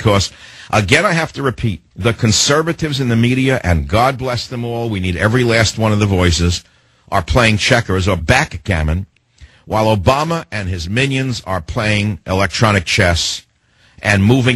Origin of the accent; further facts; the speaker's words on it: United States; I am an immigrant son. Does that give me any special rights to talk about immigration? No. But I am an American.